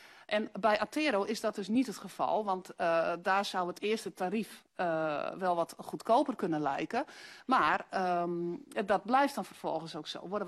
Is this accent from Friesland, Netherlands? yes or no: yes; Friesland, Netherlands; now in Groningen, Netherlands; Nou, dat is iets als ondertussen van oorsprong Fries, maar toch wel genaturaliseerde Groninger.